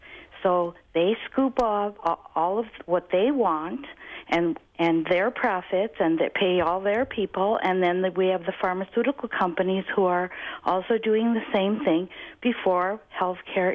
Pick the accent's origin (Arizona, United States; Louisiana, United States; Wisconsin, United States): Wisconsin, United States; Milwaukee; I'm from Milwaukee, and I'm a nurse practitioner.